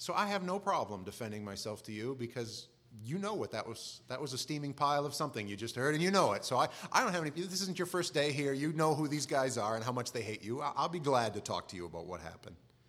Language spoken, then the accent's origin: English; Maine, United States; well, you know, I'm from Maine. He's not going to mess with me.